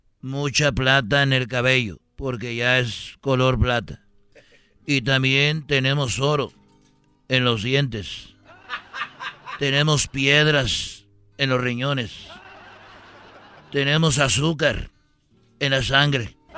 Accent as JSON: {"language": "Spanish", "region": "Jalisco", "country": "Mexico", "said": "yo soy de Jalisco."}